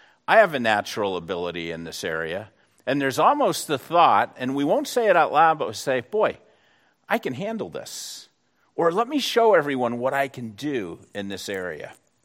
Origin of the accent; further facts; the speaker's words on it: New England, United States; When I grew up in New England, frequently we'd go up to Maine and, you know, get lobster and eat chowder on the coast.